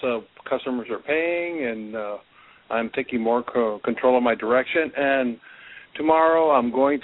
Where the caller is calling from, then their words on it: California, United States; in California.